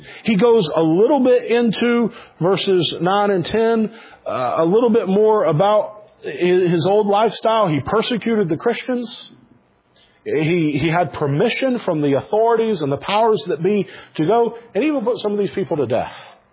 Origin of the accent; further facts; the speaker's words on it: Pell City, Alabama, United States; I grew up in Alabama. just this side of Birmingham on I-20, a little town called Pell City, Alabama. It's not much there.